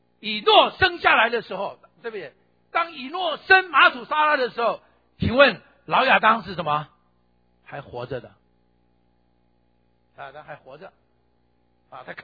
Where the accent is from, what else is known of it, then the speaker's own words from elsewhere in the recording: Taiwan; 那我是在台湾长大，所以我用我的词哈。